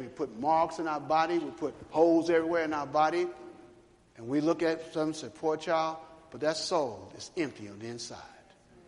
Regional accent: Chicago, Illinois, United States; I grew up in Chicago.

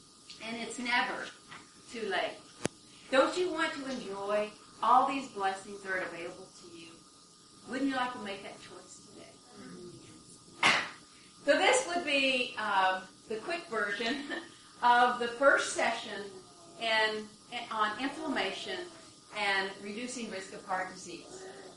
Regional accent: Michigan, United States; I'm from Michigan, and it's already getting fall there

